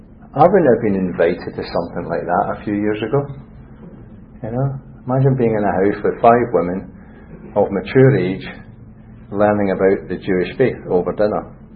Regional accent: Scotland, United Kingdom; accent: Scottish; also born or lived in Birmingham, United Kingdom; You may guess I'm not from this part of the world, although I was born in Birmingham, but not Birmingham, Alabama, the original Birmingham in the UK. But that's England. This is a Scottish accent, and that's because at an early age I moved to Scotland.

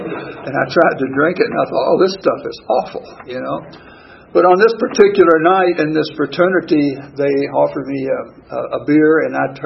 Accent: Kentucky, United States; I grew up in Kentucky, and I was down at Western Kentucky, and I was studying chemistry and math

